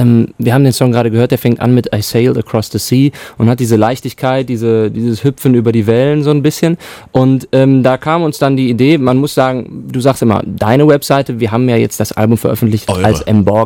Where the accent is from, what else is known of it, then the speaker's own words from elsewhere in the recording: Cologne, North Rhine-Westphalia, Germany; also born or lived in United States; Ich bin eigentlich eine Kölsche Jung.